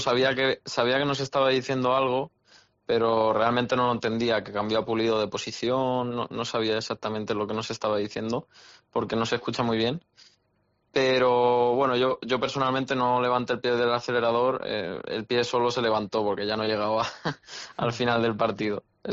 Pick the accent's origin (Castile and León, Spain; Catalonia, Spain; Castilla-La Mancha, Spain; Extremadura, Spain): Catalonia, Spain; Barcelona; Me parece que estoy cerca de casa, que soy de Barcelona